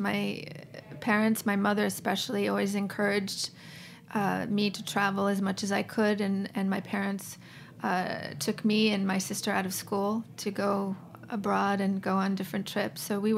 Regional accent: New York City, New York, United States; I often say I'm from New York City. Mm-hmm. I'm from New York City, but I've lived in many places.

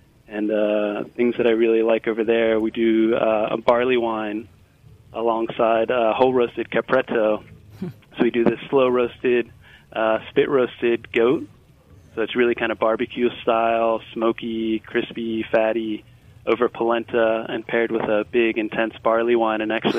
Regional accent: Northern Ireland, United Kingdom; accent: Northern Irish; She says I'd be a much more handsome gentleman if I had a little bit of my Northern Irish accent left. But, you know, I left it at home.

